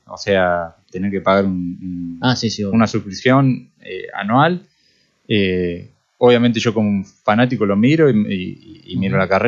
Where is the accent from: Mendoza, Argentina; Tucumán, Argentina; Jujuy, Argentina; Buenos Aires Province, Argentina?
Buenos Aires Province, Argentina; Rojas; Yo soy de Roja